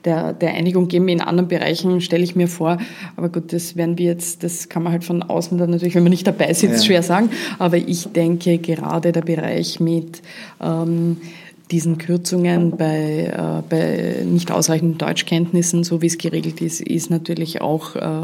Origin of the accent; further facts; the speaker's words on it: Vorarlberg, Austria; Als Vorarlbergerin sage ich, ist typisch. Typisch pragmatisch für Vorarlberg